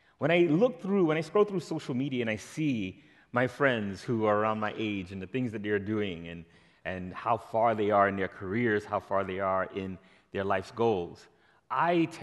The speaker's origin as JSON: {"language": "English", "town": "Brooklyn", "region": "New York", "country": "United States", "said": "because I'm a city kid, right? I'm from Brooklyn, New York, and I'm acquainted with noise, right?"}